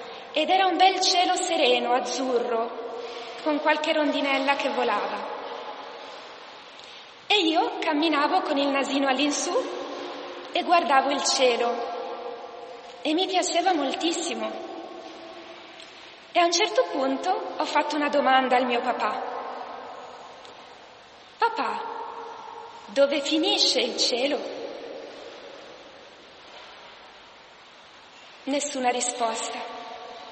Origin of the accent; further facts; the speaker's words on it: Milan, Lombardy, Italy; camminavo per le strade di Milano, perché sono milanese